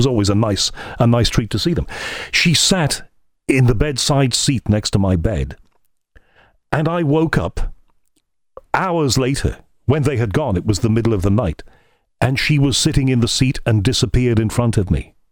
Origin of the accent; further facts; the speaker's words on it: Liverpool, North West England, United Kingdom; born there; I was born in Liverpool. North Wales was quite near.